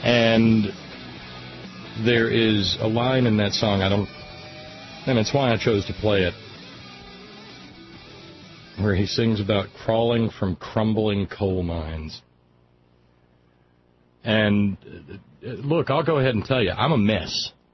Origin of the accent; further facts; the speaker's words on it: Alabama, United States; I was raised in Alabama as far away from a coal mine as they could get